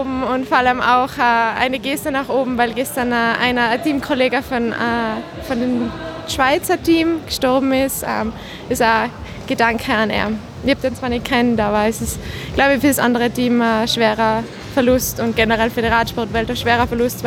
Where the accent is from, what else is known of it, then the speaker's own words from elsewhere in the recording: Tyrol, Austria; vor allem ich bin eine Tirolerin daheim